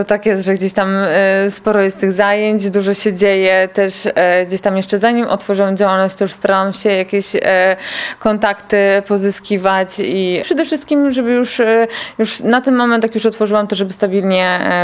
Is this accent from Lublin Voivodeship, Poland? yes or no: yes; Lublin Voivodeship, Poland; bo u nas na Lubelszczyźnie jest dużo mniej.